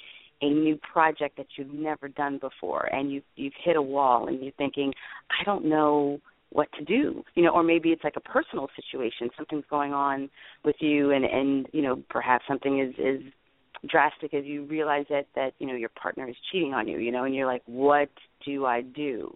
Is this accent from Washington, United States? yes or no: no; Miami, Florida, United States; I'm from Florida. And I'm from Miami, Florida.